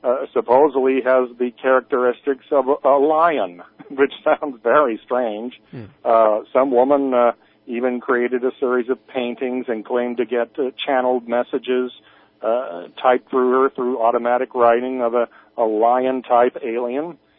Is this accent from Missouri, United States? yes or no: yes; Cape Girardeau, Missouri, United States; outside of my hometown of Cape Girardeau, Missouri